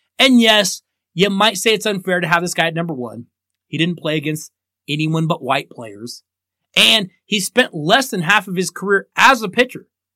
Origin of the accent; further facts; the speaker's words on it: Colorado, United States; I mean, this guy actually played for my hometown Colorado Rockies